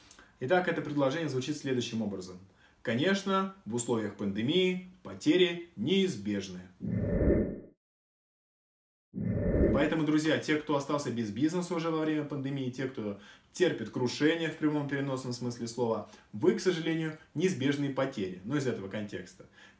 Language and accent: Russian; Moscow, Russia; То есть, если мы, москвичи, будем вести себя хорошо